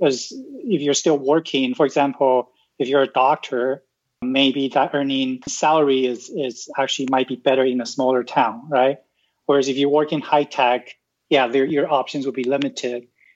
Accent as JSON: {"language": "English", "region": "British Columbia", "country": "Canada", "said": "So I'm from Canada, so we live in Vancouver, which is one of the most expensive cities in the world."}